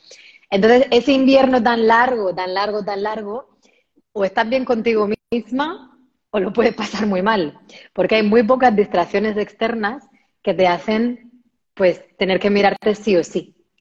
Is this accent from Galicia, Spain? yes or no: no; Region of Murcia, Spain; yo soy una manguera, una murciana del sur de España, mitad española, mitad filipina. Entonces, bueno, tuve la suerte de crecer en este paraíso